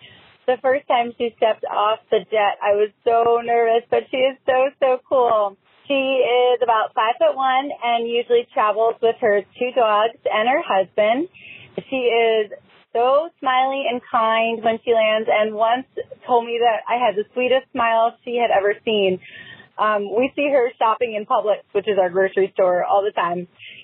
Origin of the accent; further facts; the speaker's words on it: Florida, United States; Hey, Kathleen and Bethany. I'm from Southwest Florida.